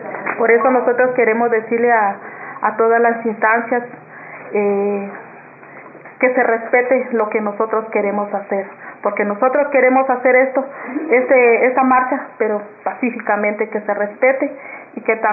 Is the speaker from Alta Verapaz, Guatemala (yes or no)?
no; Huehuetenango, Guatemala; Vengo en representación de Red Maya Nahuacatán. Soy maya aguacateca.